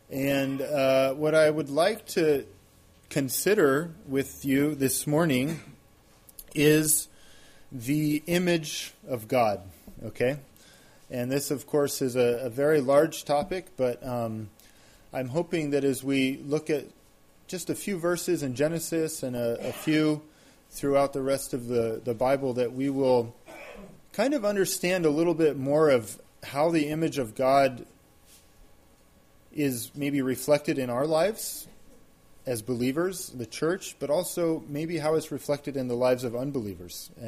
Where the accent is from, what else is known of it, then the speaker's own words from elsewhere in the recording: Vermont, United States; originally I'm from Vermont.